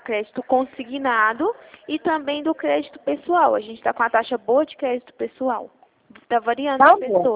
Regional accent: Avaré, São Paulo, Brazil; Eu sou de Avaré.

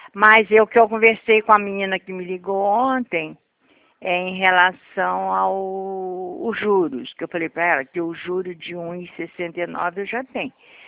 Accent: Rio de Janeiro, Brazil; eu sou do estado do Rio, moro na cidade de Resende

